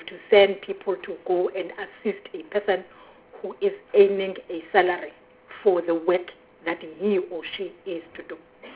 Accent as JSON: {"language": "English", "region": "Mpumalanga", "country": "South Africa", "said": "I come from Mpumalanga"}